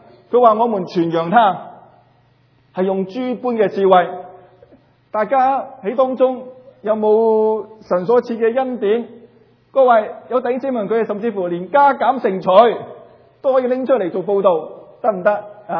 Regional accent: Guangdong, China; 呢啲系我哋广东人嗰啲用词嚟㗎

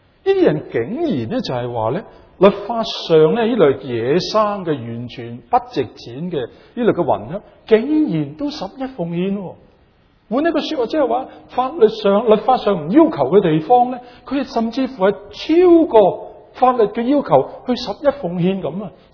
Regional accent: Hong Kong; 我哋香港大嘅人

